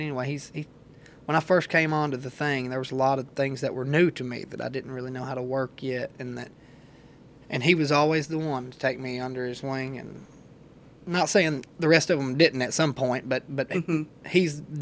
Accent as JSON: {"language": "English", "town": "Berea", "region": "Kentucky", "country": "United States", "said": "and I'm from Hillbilly Town, you know, in Berea, and they get a kick out of me because the way I think and the way I speak is different than what they're used"}